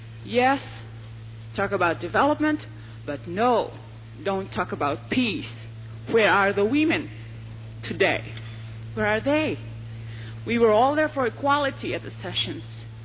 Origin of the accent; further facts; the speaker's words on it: Guam; I'm from Guam, a tiny island in the Pacific near Micronesia.